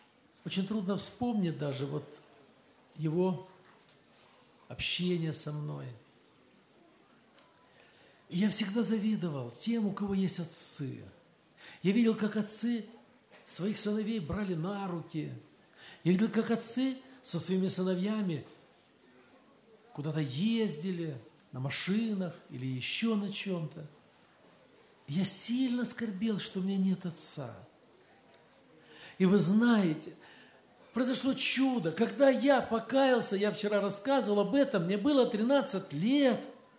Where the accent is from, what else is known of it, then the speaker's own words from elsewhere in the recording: Kurganinsk, Krasnodar Krai, Russia; А ты откуда? Я говорю: я с Курганинска.